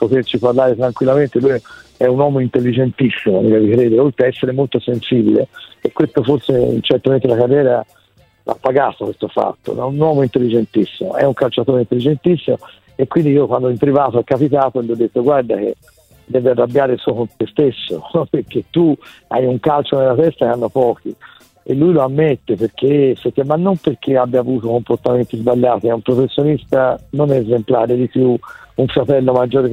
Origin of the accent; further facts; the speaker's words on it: Florence, Tuscany, Italy; me l'auguro da fiorentino